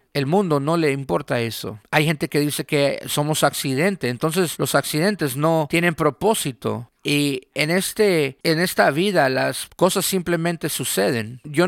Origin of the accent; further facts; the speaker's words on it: Colorado, United States; Los árboles de Carolina del Norte, las montañas de Colorado, de donde yo soy